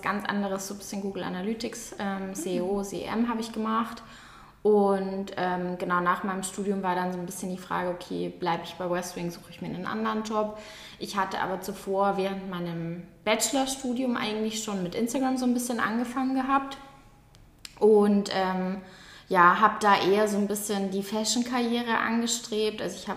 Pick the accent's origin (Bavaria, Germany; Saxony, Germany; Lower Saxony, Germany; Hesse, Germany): Bavaria, Germany; Munich; Also ich bin in München aufgewachsen, aber auch in keiner anderen deutschen Stadt gewohnt oder so. Bin dementsprechend dort auch zur Schule gegangen und habe dort studiert.